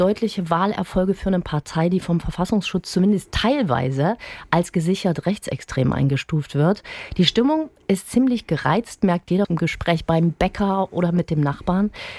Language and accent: German; East Germany, Germany; Und ich glaube, davor haben wir beide als Ostdeutsche ja Scheu, über den Osten pauschal zu sprechen.